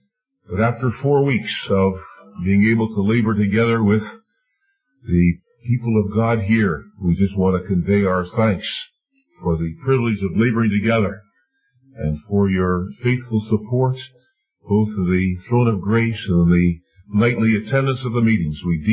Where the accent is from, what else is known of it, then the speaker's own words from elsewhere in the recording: Leamington, Ontario, Canada; My hometown is Leamington, as I mentioned last night. The nearest assembly was the Assembly of Merlin, 25 miles away.